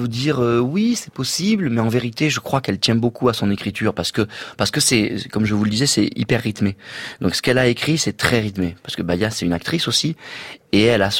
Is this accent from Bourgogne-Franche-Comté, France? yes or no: no; Provence-Alpes-Côte d'Azur, France; accent: bas-alpin; c'était un peu mon côté basalpin, mon côté petit accent.